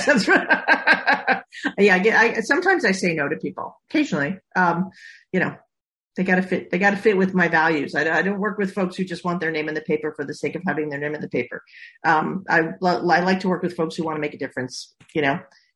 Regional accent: New York, United States; I grew up on Long Island, just like Harvey did.

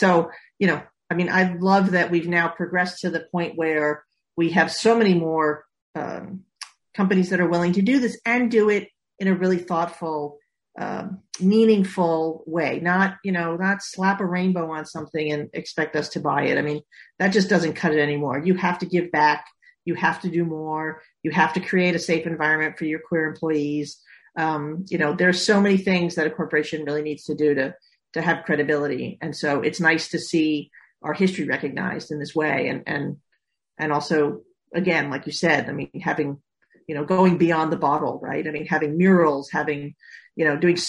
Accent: New York, United States; I grew up on Long Island, just like Harvey did.

